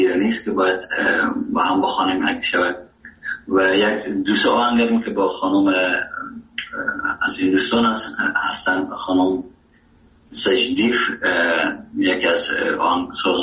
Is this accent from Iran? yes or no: no; Herat, Afghanistan; first language Dari; زبان اصلی و وطنی ما دری است و فارسی است و چکه در هرات استفاده میشه و زبان دوم ما که در افغانستان است زبان پشتو